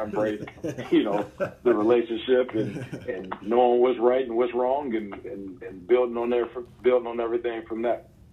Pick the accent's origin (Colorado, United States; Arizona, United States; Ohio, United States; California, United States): Ohio, United States; Youngstown; But I'm originally from Youngstown, Ohio. That's where I grew up and everything.